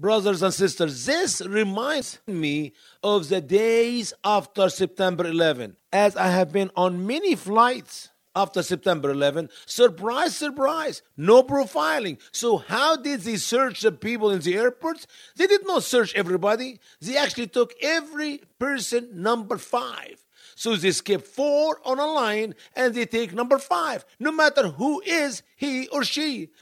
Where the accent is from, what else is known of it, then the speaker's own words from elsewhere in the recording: Egypt; now in United States; as they already destroyed my home country, Egypt, for the last 1,400 years.